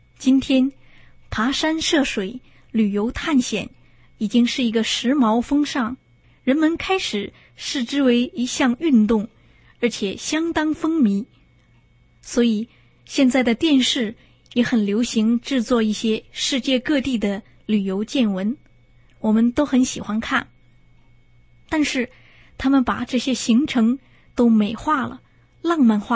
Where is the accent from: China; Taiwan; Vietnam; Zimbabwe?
China; 我们中国人有这个传统，我们不愿意离开自己的家乡，我们要叶落归根。